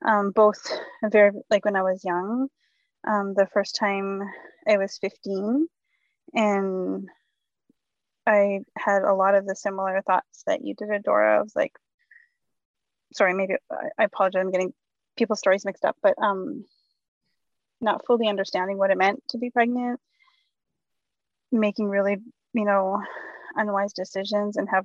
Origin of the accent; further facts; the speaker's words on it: Fort Nelson, British Columbia, Canada; now in Phoenix, United States; I'm originally from Fort Nelson First Nations up in northern British Columbia. And I currently reside down here in Otham Territory in Phoenix.